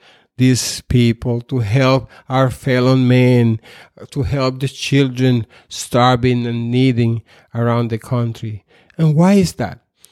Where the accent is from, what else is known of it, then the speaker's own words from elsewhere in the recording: Puerto Rico; I grew up in Puerto Rico in the 1960s and 70s, when Puerto Rico was transitioning from an agrarian society, backward, exceedingly poor agrarian society, into a more industrialized